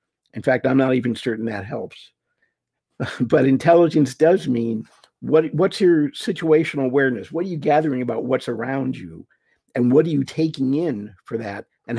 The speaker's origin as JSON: {"language": "English", "region": "Massachusetts", "country": "United States", "tie": "born or raised there", "also_born_or_lived": "Texas", "moved": "yes", "said": "I was born and raised in the Northeast, Massachusetts, moved to Texas, spent a little time with EDS actually"}